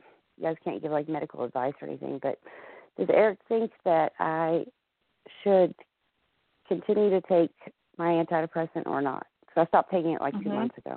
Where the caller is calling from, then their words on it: Tennessee, United States; from Tennessee.